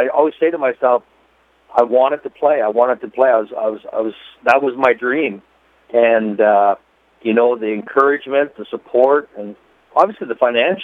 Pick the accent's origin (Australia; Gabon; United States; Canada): Canada; Saskatchewan; they embrace me as one of their own just because I'm from Saskatchewan.